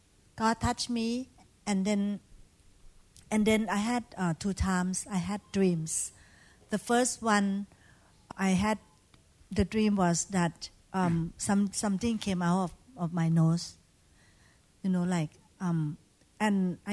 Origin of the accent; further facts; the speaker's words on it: Thailand; English is a second language; when I was growing up in Thailand, we worship idol